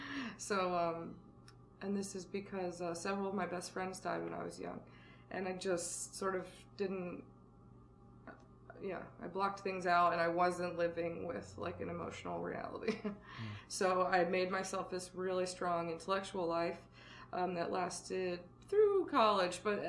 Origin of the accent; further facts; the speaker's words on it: Maryland, United States; born there; I was born in Maryland, and I have two moms.